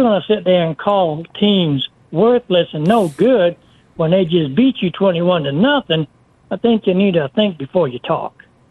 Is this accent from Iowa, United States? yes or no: yes; Iowa, United States; born there; But I was born in Iowa